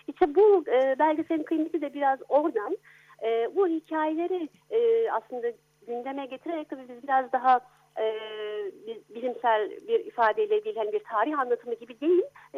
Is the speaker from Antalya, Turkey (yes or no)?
no; Istanbul, Turkey; also born or lived in Dortmund, Germany; Ben Almanya'da doğdum, Dortmund'da doğdum. Sonra Türkiye'de büyüdüm, ben İstanbul'da büyüdüm. Ama hiç kopmadım. Ben hep Almanya'ya gittim geldim